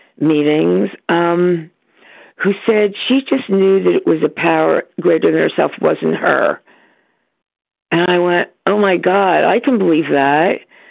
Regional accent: California, United States; I'm from Northern California.

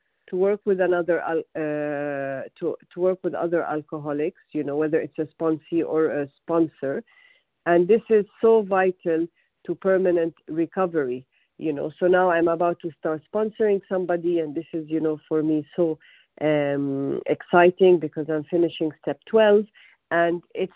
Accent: Montreal, Quebec, Canada; I'm from Montreal, Canada

